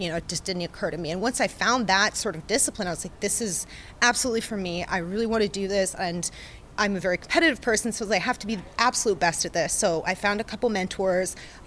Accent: Kansas City, United States; moved away as an adult; I grew up in Kansas City. I went to school in Kansas City. I was living there right after I graduated from school

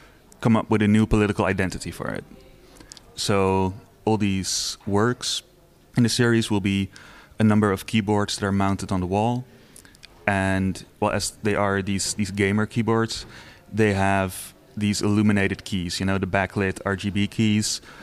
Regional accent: Netherlands; I'm an artist from Netherlands.

